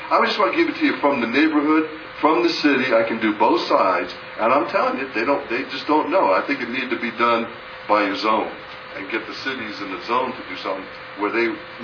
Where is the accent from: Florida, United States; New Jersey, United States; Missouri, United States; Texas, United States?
Florida, United States; Miami; now in North Lauderdale, United States; I've been in this county almost my whole life. I was raised in Miami and moved up here.